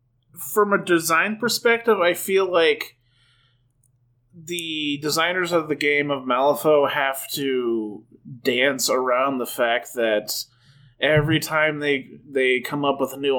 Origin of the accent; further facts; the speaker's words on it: Iowa, United States; Because we're all from Iowa, except for that one guy.